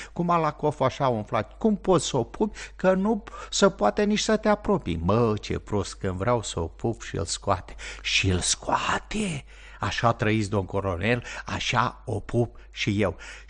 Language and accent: Romanian; Moldova; eram un grup din Basarabia